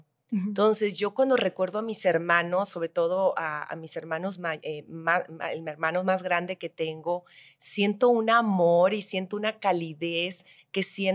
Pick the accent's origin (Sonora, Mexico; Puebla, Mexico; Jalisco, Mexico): Sonora, Mexico; Navojoa; yo soy de Navojoa, Sonora. Nazco en el 75